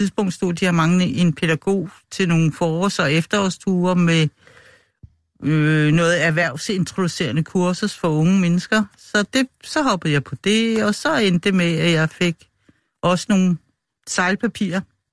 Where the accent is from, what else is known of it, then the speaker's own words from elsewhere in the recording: Søborg, Capital Region of Denmark, Denmark; accent: Copenhagen dialect; Ja. Eller ja, jeg er opvokset ude i Søborg.